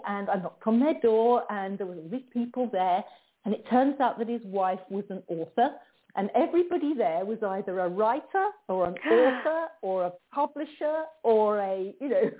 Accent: England, United Kingdom; Yeah, and I'm not used to it because I'm from England

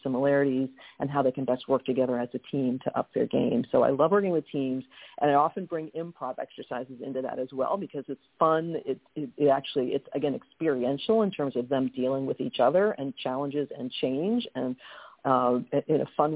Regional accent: California, United States; born or raised there; also born or lived in Milan, Italy / Massachusetts

